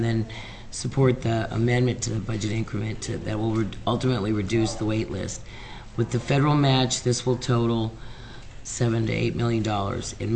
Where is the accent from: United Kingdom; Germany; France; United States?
United States; Palmer, Alaska; I'm from Palmer and this is my daughter Christina.